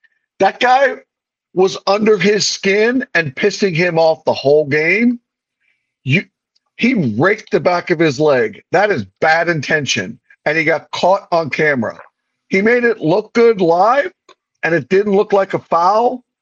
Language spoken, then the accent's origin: English; United States; I am supporting the United States team as an American.